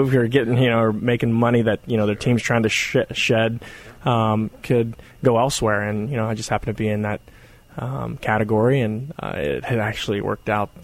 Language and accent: English; Carlsbad, New Mexico, United States; I got a key to the city in Carlsbad, where I'm my hometown